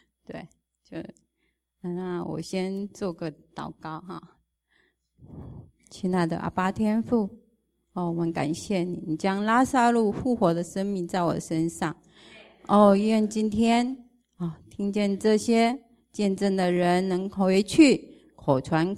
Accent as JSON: {"language": "Chinese", "country": "Taiwan", "said": "我们是台湾人"}